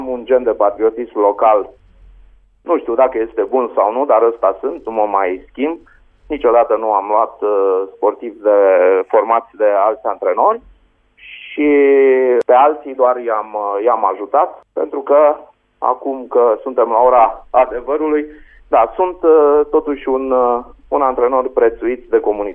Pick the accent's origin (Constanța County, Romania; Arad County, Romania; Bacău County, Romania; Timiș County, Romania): Timiș County, Romania; Slatina-Timiș; also born or lived in Caransebeș; M-am născut la Caransebeș, am copilărit la Slatina Timiș, unde aveam bunici și am făcut școala generală. Apoi am venit la liceu Traian Doda în Caransebeș.